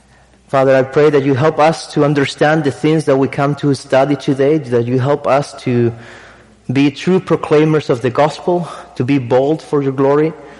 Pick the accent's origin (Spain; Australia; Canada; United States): Spain; English is a second language; as you can tell already by my accent, I'm not from the States. I'm truly a Spaniard.